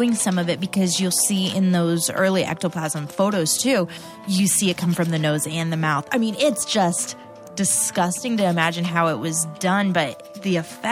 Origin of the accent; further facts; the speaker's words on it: Illinois, United States; So I'm from Illinois, which is the land of Lincoln, and we have to take classes on Lincoln.